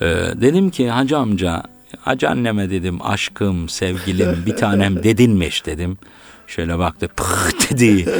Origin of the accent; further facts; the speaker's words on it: Tokat, Turkey; memleketim Tokat'ta ya.